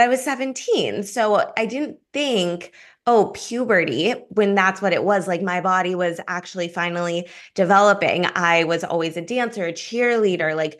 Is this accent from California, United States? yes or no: yes; Los Angeles, California, United States; I grew up in Los Angeles, so I'm a West Coaster originally